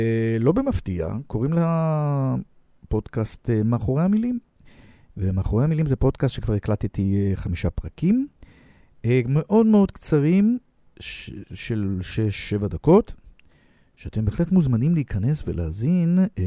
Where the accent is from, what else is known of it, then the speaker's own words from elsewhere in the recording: Herzliya, Tel Aviv District, Israel; born there; עיר הולדתי הרצליה